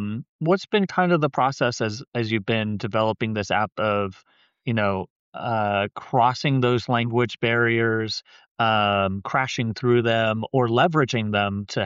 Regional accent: United States; So I think having a solution for, you know, other languages, it's weird as an American. You know, we are so soaked in our own language

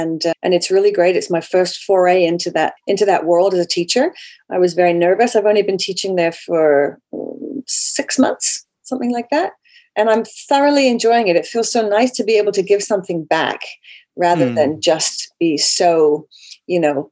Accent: United Kingdom; moved away as an adult; also born or lived in Vancouver, California, United States; Well, I was raised in the United Kingdom. And when I was 18, because my father still lived in Vancouver, I always had this sort of, you know, very cool thing to be able to say, I'm going to live in Canada for a year.

